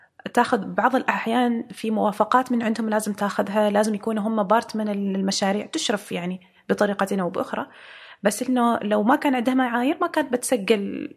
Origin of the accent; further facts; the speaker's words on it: Oman; يعني إحنا عندنا في عمان قلاع وحصون وغيرها